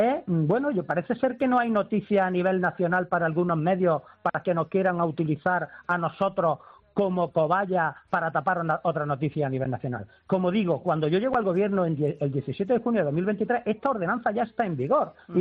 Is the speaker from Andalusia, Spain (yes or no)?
yes; Santa Fe, Andalusia, Spain; Y es que a Santa Fe ya estábamos en el mapa, que somos cuna de la Hispanidad, el pueblo donde se firmaron las capitulaciones para el descubrimiento de América